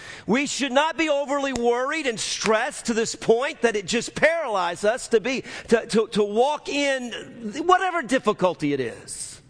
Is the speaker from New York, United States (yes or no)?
no; New Orleans, Louisiana, United States; Well, I'm from New Orleans. There's no cedar except during Christmas.